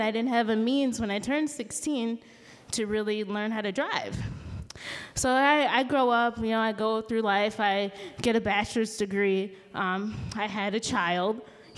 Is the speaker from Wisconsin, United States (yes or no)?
yes; Milwaukee, Wisconsin, United States; I grew up in Milwaukee with my mom, and my mom didn't drive either. So everywhere we went, we took the bus.